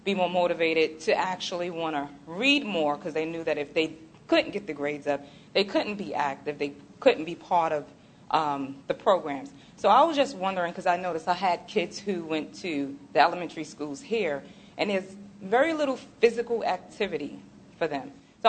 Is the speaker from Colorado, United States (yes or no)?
no; Brooklyn, New York, United States; I am from Brooklyn, New York. I grew up in a low-income environment where they implemented something back then similar.